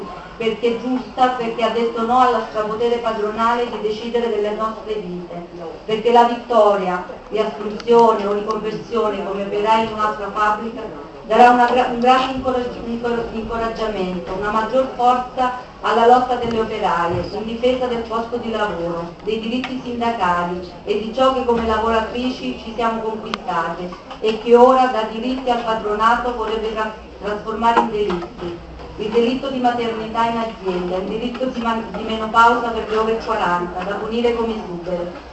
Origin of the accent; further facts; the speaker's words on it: Faenza, Emilia-Romagna, Italy; vengo da Faenza, provincia di Ravenna.